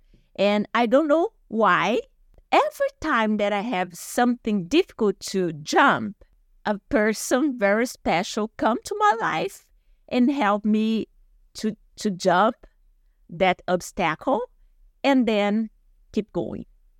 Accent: São José do Rio Preto, São Paulo, Brazil; English is a second language; But fortunately, I was studying in Rio Preto, that is my hometown. The university I was going to was there. My parents lived there.

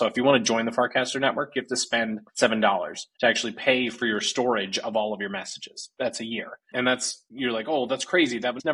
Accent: Arizona, United States; I grew up in Arizona.

